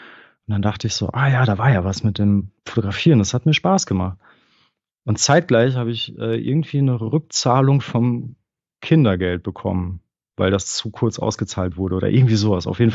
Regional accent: Detmold, North Rhine-Westphalia, Germany; now in Bochum, Germany; Aus Detmold.

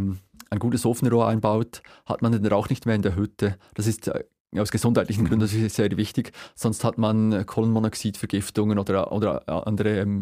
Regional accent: Switzerland; es gibt doch diese Fischli-Kleber, sagen wir bei uns in der Schweiz

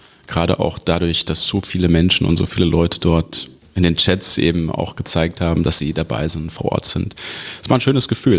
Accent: Wiesbaden, Hesse, Germany; ich will auf jeden Fall zurück in meine Heimatstadt Wiesbaden

